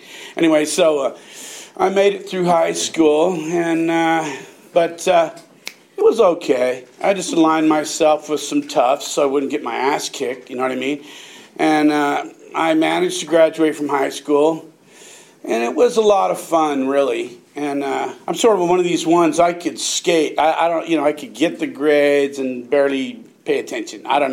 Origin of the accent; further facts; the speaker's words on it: Berkeley, California, United States; I grew up in Berkeley, and my parents were intellectual